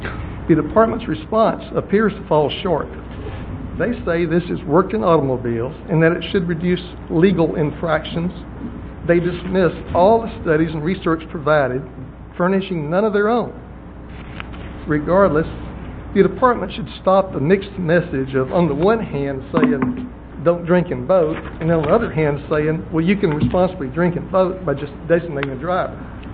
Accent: Tyler, Texas, United States; from Tyler, and I enjoy the Texas outdoors

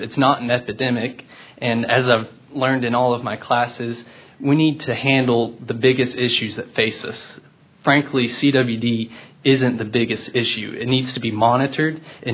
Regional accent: Godley, Texas, United States; I'm from Godley, Texas in Johnson County.

